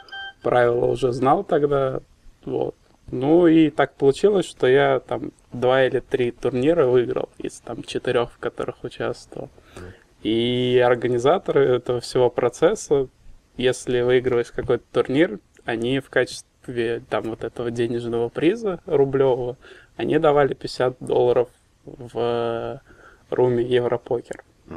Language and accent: Russian; Moscow, Russia; Мне 22 года, я родился и живу в Москве всю жизнь